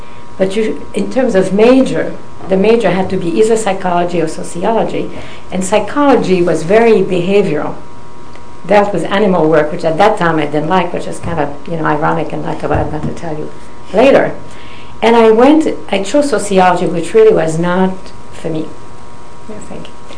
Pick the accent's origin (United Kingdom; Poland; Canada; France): France; English is a second language; now in United States; Well, I was born in France. And I came to the United States in 1949, having spent the war years in France and as a Jew.